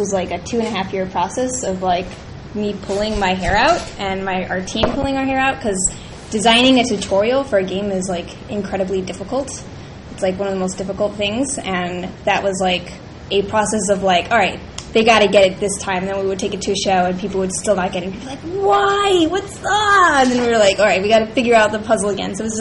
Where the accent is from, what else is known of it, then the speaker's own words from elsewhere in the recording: Ohio, United States; and I'm from Ohio, so there was, like, you know, it was like there was a lot of schools.